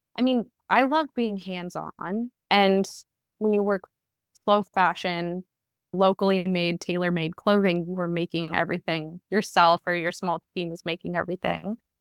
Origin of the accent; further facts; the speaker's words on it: Raleigh, North Carolina, United States; And then in 2017, I decided to move back to Raleigh. I'm from Raleigh.